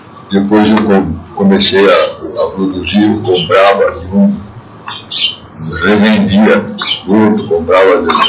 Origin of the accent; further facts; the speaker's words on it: Guarantã, Brazil; eu vim para cá de Guarantã, do Oeste. Vim para cá agora.